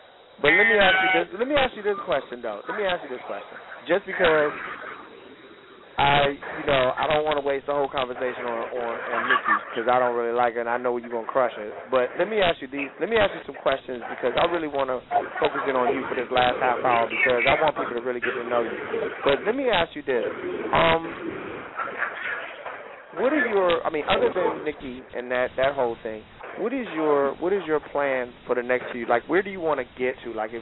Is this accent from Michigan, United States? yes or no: yes; Detroit, Michigan, United States; I grew up born and raised in Detroit, and for me, you know, being across the street from Motown, you know, most of my life, my mother worked over there, I always saw it.